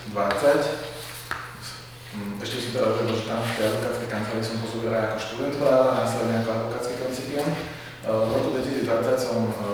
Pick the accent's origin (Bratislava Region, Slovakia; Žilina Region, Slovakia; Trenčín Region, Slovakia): Bratislava Region, Slovakia; Bratislava; pochádzam z Bratislavy, v súčasnosti pôsobím ako advokát.